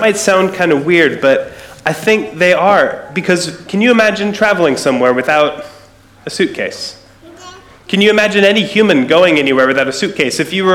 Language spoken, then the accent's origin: English; United States; now in Scotland, United Kingdom; You can hear from my voice, I'm not Scottish, I'm American, but I haven't traveled, I actually live here.